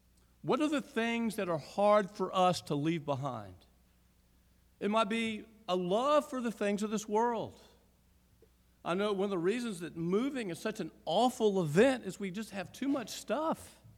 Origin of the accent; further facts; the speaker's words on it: Southeast, United States; You know, when I grew up in the Southeast, if you had, like many roads here, two lanes going north, two lanes going south, and a turn lane in the middle